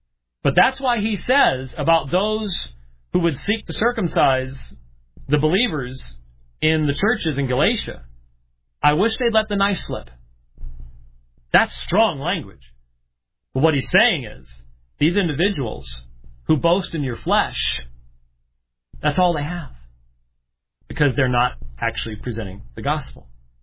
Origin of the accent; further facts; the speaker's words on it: Scotland, United Kingdom; I'm a Scotsman.